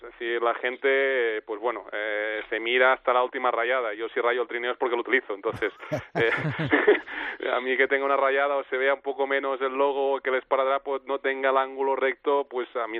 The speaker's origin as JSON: {"language": "Spanish", "region": "Catalonia", "country": "Spain", "said": "como catalán y español que me siento"}